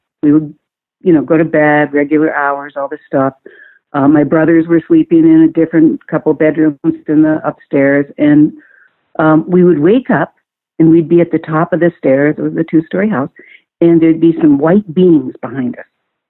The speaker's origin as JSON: {"language": "English", "town": "Great Falls", "region": "Montana", "country": "United States", "tie": "born or raised there", "said": "I grew up in Great Falls, Montana."}